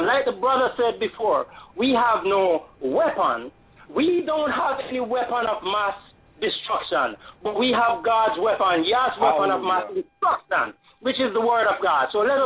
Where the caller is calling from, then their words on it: Florida, United States; I'm calling from Florida.